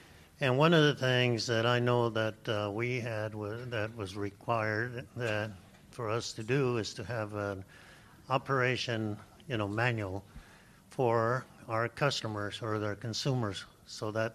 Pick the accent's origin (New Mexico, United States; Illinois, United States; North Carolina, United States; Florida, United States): New Mexico, United States; I'm from New Mexico